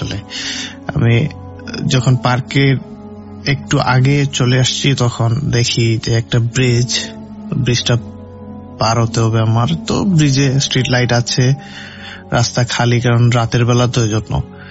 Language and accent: Bangla; Nabiganj, Sylhet Division, Bangladesh; moved away as an adult; now in England; আমি সিলেটের হবিগঞ্জ জেলার নবীগঞ্জ উপজেলার একজন বাসিন্দা। তো বর্তমানে আমি পড়াশোনার সুবাদে ইংল্যান্ডে অবস্থান করছি প্রায় 3.5 বছর ধরে।